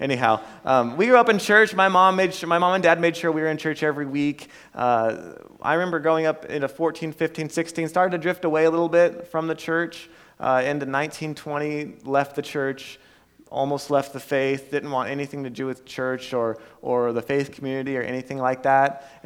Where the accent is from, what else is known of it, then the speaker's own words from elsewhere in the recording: Red Bluff, California, United States; I was born and raised in Red Bluff, so I'm a Red Bluff kid through and through. Red Bluff's always been home, so that's just some of my history.